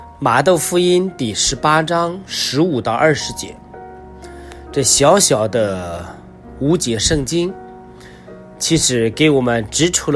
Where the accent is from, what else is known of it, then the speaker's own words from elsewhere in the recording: China; 啊，我们中国人说，啊，横看成岭侧成峰，远近高低各不同。